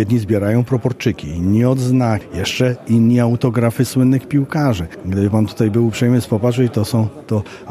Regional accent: Kraków, Lesser Poland, Poland; Kraków. Przyjechaliśmy z Krakowa, jesteśmy kolekcjonerami od lat

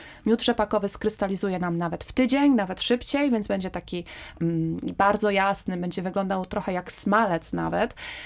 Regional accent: Krosno, Subcarpathian Voivodeship, Poland; born there; Ja urodziłam się w Krośnie.

